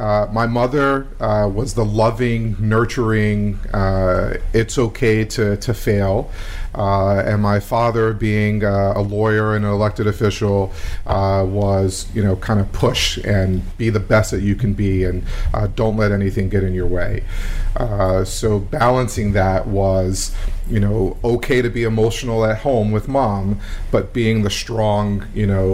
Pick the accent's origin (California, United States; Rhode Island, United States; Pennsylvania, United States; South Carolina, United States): Pennsylvania, United States; Philadelphia; So I grew up right here in Philadelphia, part of my life in North Philadelphia, and then in West Mount Airy.